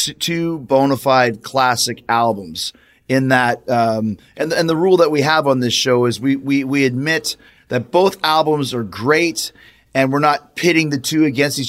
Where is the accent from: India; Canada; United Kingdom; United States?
Canada; Winnipeg, Manitoba; where I grew up in Winnipeg